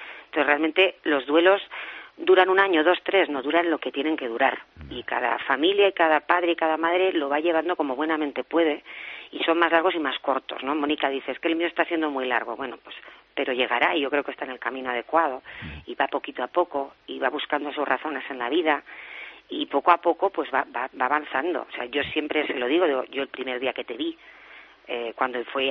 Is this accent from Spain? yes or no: yes; Huesca, Aragon, Spain; Yo, por ejemplo, soy de Huesca